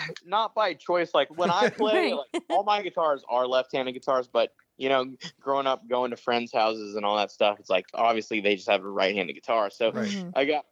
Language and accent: English; Texas, United States; so we're from Texas, but we had a run up to Chicago.